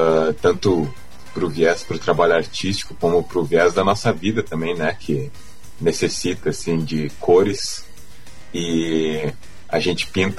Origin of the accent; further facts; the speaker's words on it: Passo Fundo, Rio Grande do Sul, Brazil; also born or lived in Porto Alegre; É, eu sou natural de Passo Fundo também, mas Passo eu morei Fundo. Um tempinho em Porto Alegre.